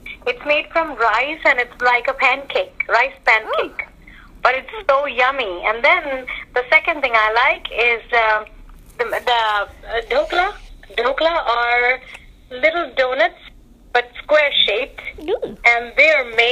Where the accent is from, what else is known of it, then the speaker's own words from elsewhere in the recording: India; now in United States; I grew up in India as a child.